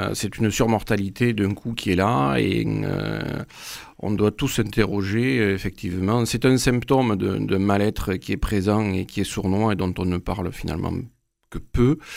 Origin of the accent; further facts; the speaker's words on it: Occitanie, France; Éleveur dans le Lot, oui, dans mon pays natal, sur la ferme familiale.